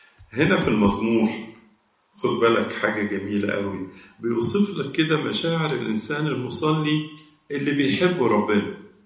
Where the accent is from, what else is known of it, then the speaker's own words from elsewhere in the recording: Egypt; يعني كلنا كمصريين نعرف الهرم